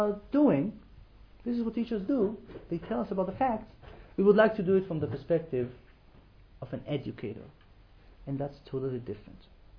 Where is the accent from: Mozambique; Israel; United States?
Israel; I grew up in Israel, as I said, Israeli, I went to Gan about 28 years ago. I was her age. I'm going to be 33 on Yom HaTzmaut